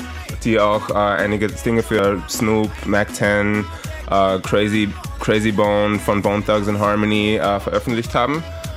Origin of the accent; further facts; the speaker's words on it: Linz, Upper Austria, Austria; moved away as an adult; now in Los Angeles, United States; Ich bin ursprünglich von Österreich in Linz aufgewachsen, geboren und aufgewachsen, mit dem Michi in die Schule gegangen. Bin mit 22 in die Staaten ausgewandert nach Los Angeles